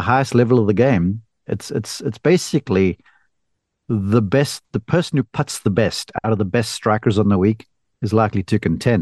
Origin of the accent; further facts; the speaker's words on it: South Carolina, United States; And growing up in South Carolina, look, it can get steamy down there too.